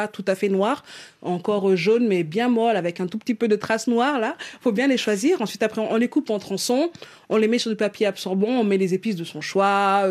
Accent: Saint-Louis, Senegal; moi, je suis de Saint-Louis.

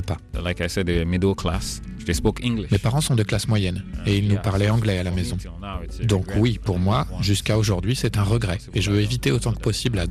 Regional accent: Port Harcourt, Rivers, Nigeria; first language Okrika; Ma langue maternelle est l'Okrika. C'est une langue qui vient de l'état de Rivers, au sud du Nigeria, dans la région de Port Harcourt, d'où je viens.

